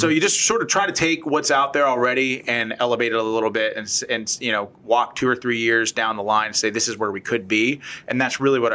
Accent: Pittsburgh, Pennsylvania, United States; I'm from the Steel City. This is perfect. And so Steel is a Pittsburgh guy

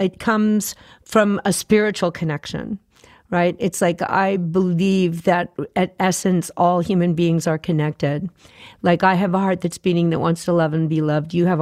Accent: Fort Worth, Texas, United States; And T-Bone and I grew up together in Fort Worth, and he made the first recording of my voice when we were both like 17.

